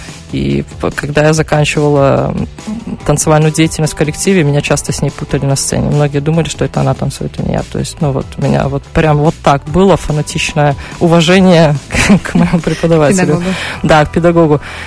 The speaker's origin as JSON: {"language": "Russian", "town": "Svetlogorsk", "region": "Gomel Region", "country": "Belarus", "tie": "born there", "said": "Я не из Гомеля, то есть я в Светлогорске родилась"}